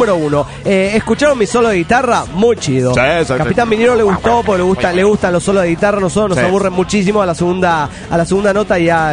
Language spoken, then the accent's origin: Spanish; Venezuela; los venezolanos no hablamos como cubanos.